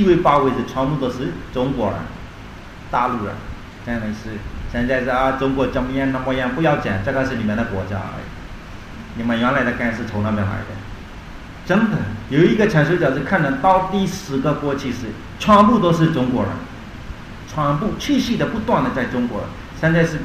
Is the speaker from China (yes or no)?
no; Myanmar; 我是缅甸人，讲缅甸人的看法的意思，非常难看的感觉。